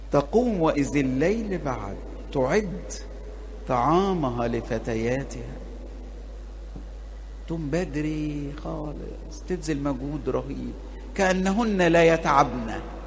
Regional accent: Alexandria, Alexandria Governorate, Egypt; عندنا جروب كده أسود عندنا في اسكندرية

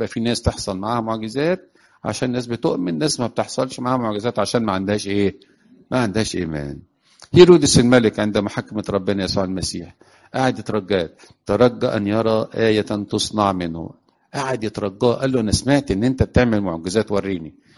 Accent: Mit Ghamr, Dakahlia, Egypt; now in Port Said, Egypt; انا اصلا مش من بورسعيد، بس انا بقالي اكتر من 40 سنه في بورسعيد. وبعدين كان في اب كاهن، انا اصلا من متغمر

